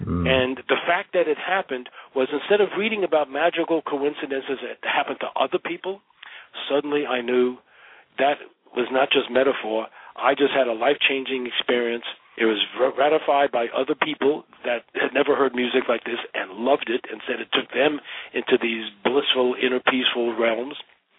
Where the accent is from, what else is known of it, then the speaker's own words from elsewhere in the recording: New York, United States; Everything is different than the vegetation we have back east, because I grew up in Long Island.